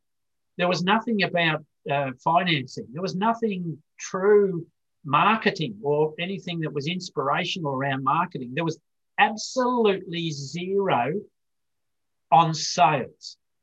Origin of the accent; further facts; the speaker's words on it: Australia; born there; my family had a gold mine in Australia right up until my early days. So they worked in the gold mining industry in where I was born in Australia.